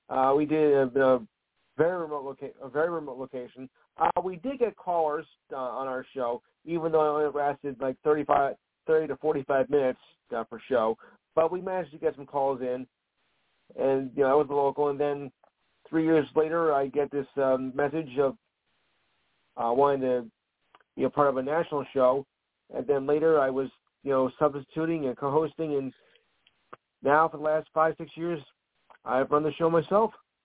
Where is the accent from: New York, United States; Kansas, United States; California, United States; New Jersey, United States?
New Jersey, United States; Well, I'm from Jersey anyway, so close enough.